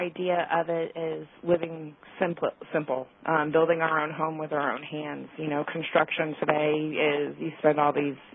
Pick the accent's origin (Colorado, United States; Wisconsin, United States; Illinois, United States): Colorado, United States; Denver; Actually, my hometown of Denver, Colorado, is the exact middle point between the two of us.